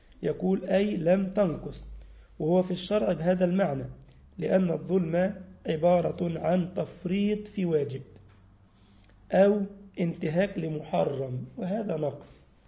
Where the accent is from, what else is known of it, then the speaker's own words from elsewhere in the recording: Egypt; حتى عندنا في مصر يقول لك مثلا يكون فلان كده قوي يقول لك فلان ده عافي